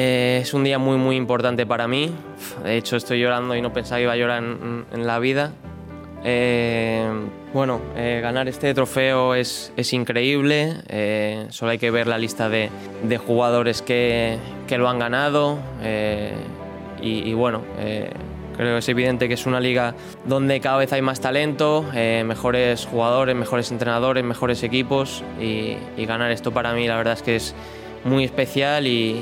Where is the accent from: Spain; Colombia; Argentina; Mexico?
Spain; moved away; Desde que, bueno, salimos de España, sabes que era complicado